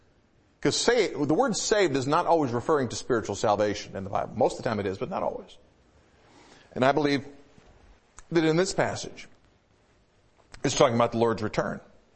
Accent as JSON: {"language": "English", "town": "Detroit", "region": "Michigan", "country": "United States", "tie": "born or raised there", "said": "That's not at all uncommon when I was growing up in the Detroit area."}